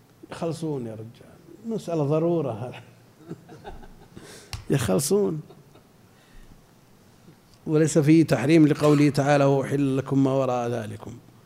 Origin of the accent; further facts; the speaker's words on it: Al-Qassim, Saudi Arabia; لا، عندنا في القصيم كثير